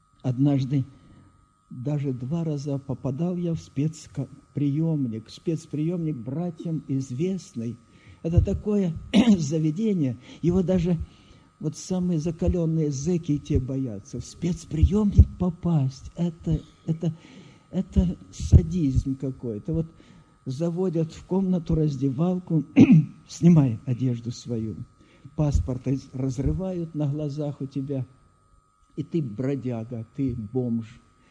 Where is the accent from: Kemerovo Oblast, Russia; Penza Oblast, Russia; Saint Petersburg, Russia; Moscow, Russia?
Kemerovo Oblast, Russia; born there; Я родился в Сибири, родители переехали туда, с Курской области, в Лужковский район, так вот, по каким-то причинам, и как раз под зиму, как раз в зиму в Кемеровскую